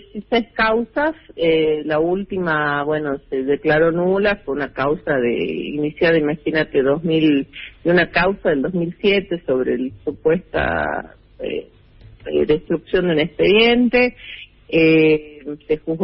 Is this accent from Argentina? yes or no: yes; Jujuy, Argentina; te lo digo como jujeña, yo soy abogada aquí de Jujuy